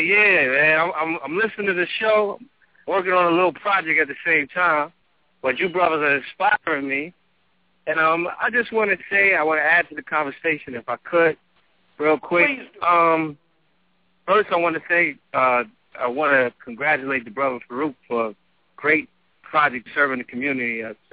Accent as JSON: {"language": "English", "region": "New York", "country": "United States", "said": "like I'm from New York, so I've seen Sean Bell get hit 47 times"}